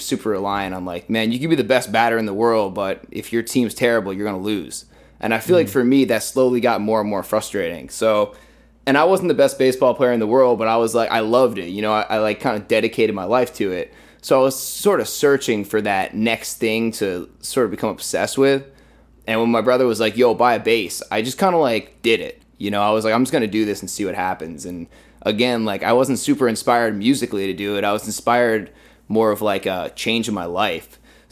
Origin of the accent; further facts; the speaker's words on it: Albany, New York, United States; I'm from Albany, New York, man. Born and raised, capital of New York State.